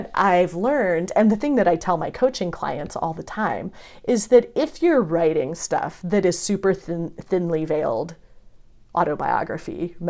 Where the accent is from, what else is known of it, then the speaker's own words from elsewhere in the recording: Indianapolis, Indiana, United States; also born or lived in England; I was living in England and my brother and my parents were still in my hometown of Indianapolis.